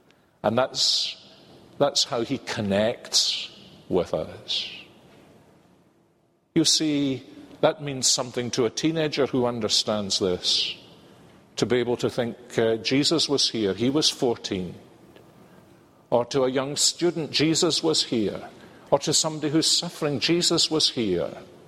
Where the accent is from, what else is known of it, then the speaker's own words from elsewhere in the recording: Scotland, United Kingdom; It's to me, I'm Scottish, and we in Scottish marriage services, we don't say, "You may now kiss your bride."